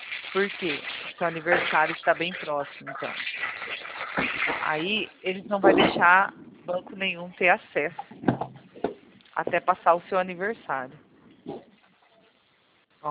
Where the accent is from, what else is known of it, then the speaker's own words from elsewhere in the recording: Arapongas, Paraná, Brazil; Arapongas, Paraná.